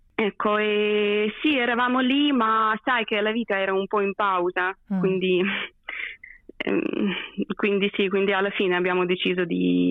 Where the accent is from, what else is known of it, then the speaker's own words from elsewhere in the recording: Ukraine; io amo l'Ucraina, io voglio viverci, amo il mio paese